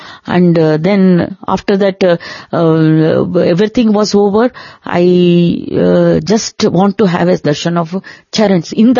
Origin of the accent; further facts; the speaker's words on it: Bangalore, Karnataka, India; because I am from Bangalore, they appointed.